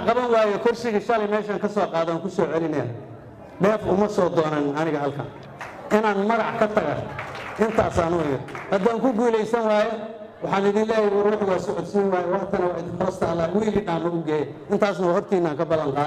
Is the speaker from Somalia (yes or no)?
yes; Jubaland, Somalia; aniga jubbaland baan ka soo jeedaa